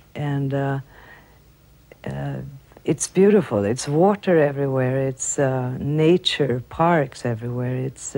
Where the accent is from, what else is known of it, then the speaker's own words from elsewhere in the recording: Stockholm, Stockholm County, Sweden; I come from Sweden. I was born in Stockholm, the capital of Sweden.